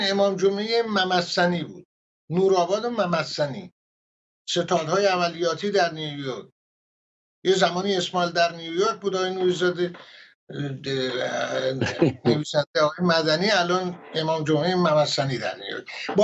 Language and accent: Persian; Iran; ما به عنوان یک ایرانی وقتی میبینیم